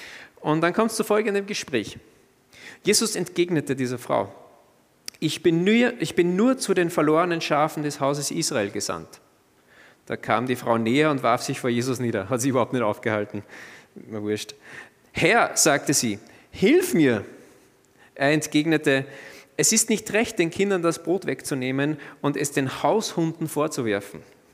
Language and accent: German; Austria; Natürlich nicht so perfekt ausgesprochen wie ich als Österreicher